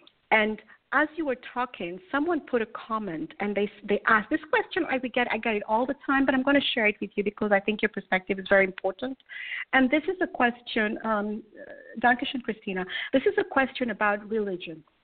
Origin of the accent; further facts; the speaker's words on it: Kenya; I'm originally from Kenya